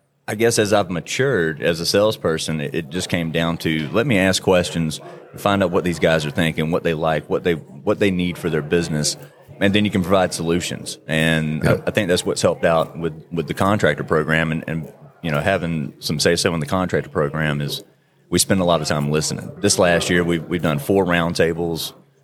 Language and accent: English; the South, United States; I thought it had to have flour in it. I'm from the South, right?